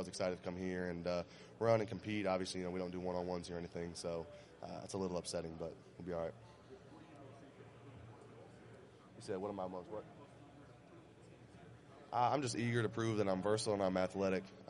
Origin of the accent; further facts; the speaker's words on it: Florida, United States; You know, I'm from Florida. We don't really have seasons down there.